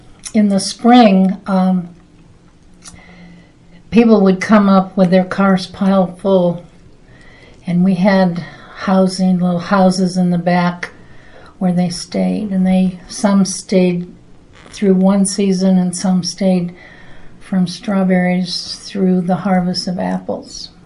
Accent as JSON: {"language": "English", "town": "Waterville", "region": "Michigan", "country": "United States", "tie": "born or raised there", "said": "I was born in Waterville, Michigan. And that's Waterville. It was near Lake Michigan, on the west side of Michigan, near Chicago."}